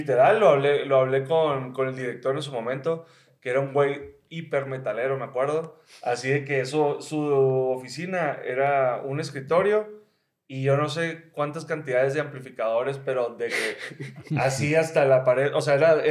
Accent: Mexicali, Baja California, Mexico; O sea, yo soy de Mexicali.

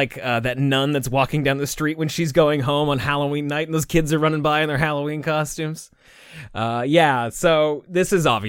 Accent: Canada; because I'm Canadian, I guess.

